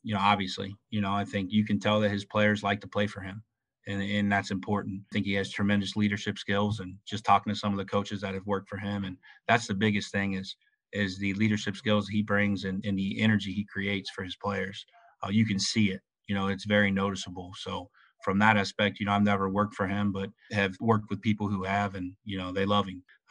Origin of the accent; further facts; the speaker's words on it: Cincinnati, Ohio, United States; Obviously, I love home. You know, I'm from Cincinnati. I love it there.